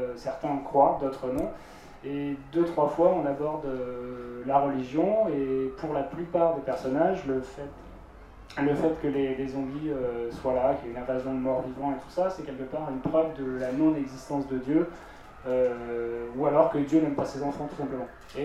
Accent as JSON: {"language": "French", "country": "France", "said": "on est français, et donc du coup, je pense qu'il y a notre particularité française qui passe."}